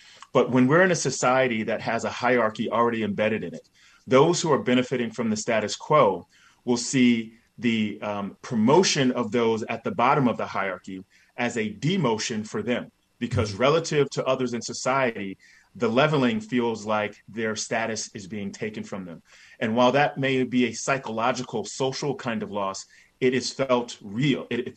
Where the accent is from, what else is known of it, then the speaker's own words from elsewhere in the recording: Raleigh, North Carolina, United States; I grew up in Raleigh, North Carolina, one of a few Black families in a white suburb.